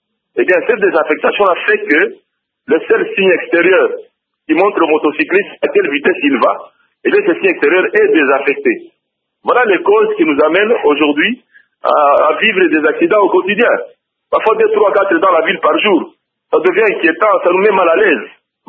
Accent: Mbuji-Mayi, Kasaï-Oriental, DR Congo; la cause numéro un chez nous en Mbujimayi

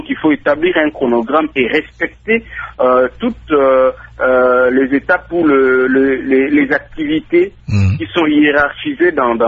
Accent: DR Congo; on a été par exemple chez nous en RDC

